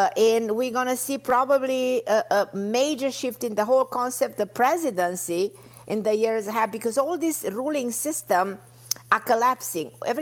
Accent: New York, United States; I'm like a lot of people, everybody from New York. My New York is my hometown.

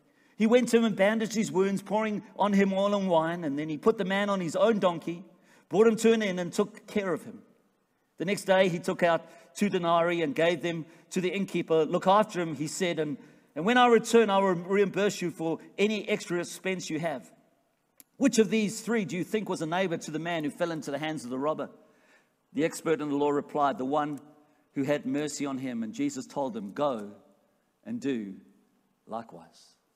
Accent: Australia; I'm Australian.

